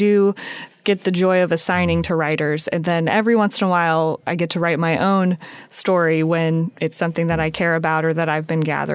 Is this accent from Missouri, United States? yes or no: yes; Eureka, Missouri, United States; I grew up in a little town called Eureka, Missouri, and I have family from Florida and North Carolina.